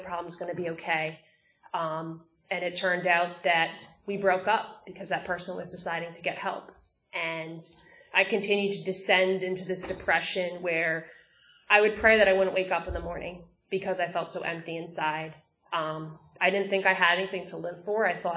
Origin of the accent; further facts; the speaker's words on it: Ireland; And I went to this family, I'm Irish, so an Irish wake